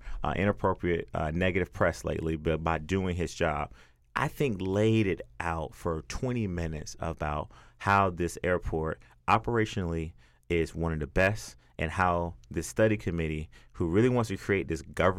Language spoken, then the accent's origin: English; Athens, Georgia, United States; I'm a Georgia Bulldog fan too, grew up in Athens, spent probably a lot of my time as a young kid growing up in Athens on the campus of UGA.